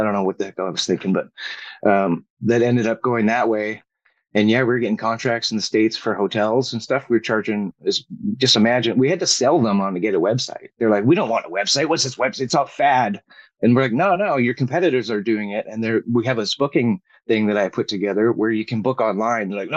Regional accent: Vancouver, British Columbia, Canada; born there; Yeah, originally born in Vancouver, and I went out to the Okanagan probably around 12 years ago, back and forth.

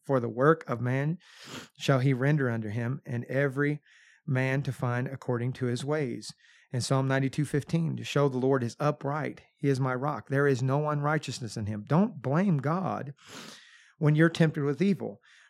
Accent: United States; It has a lot to do with I grew up on the Ohio River, and the pollution in that river during my youth was terrible.

